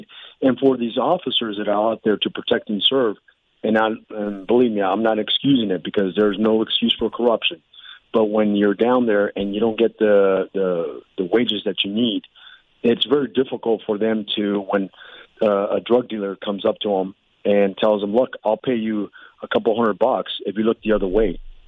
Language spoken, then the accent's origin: English; Texas, United States; I'm a big steak lover. I'm from West Texas.